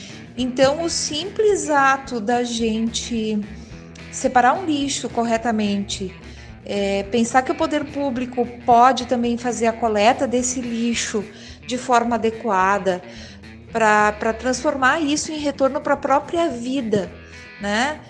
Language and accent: Portuguese; Sapiranga, Rio Grande do Sul, Brazil; eu sou de Sapiranga, tenho 52 anos